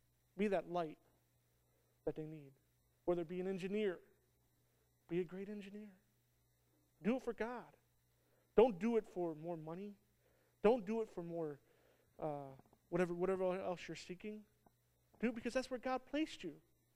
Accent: Michigan, United States; now in New Jersey, United States; You know, I'm originally from Michigan. I never thought I would be in New Jersey as a youth pastor.

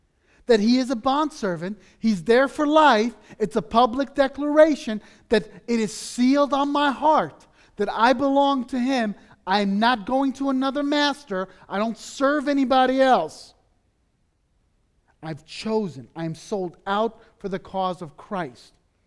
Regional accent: Beirut, Beirut Governorate, Lebanon; I grew up in Beirut in a community where my entire relative system lived around me. And if they weren't relatives, they were members of the same church.

